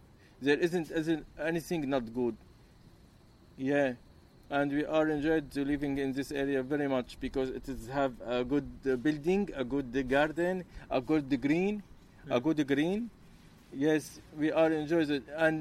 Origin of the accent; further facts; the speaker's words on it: Syria; English is a second language; We are coming from Syria, and we are here in this area 3 months ago.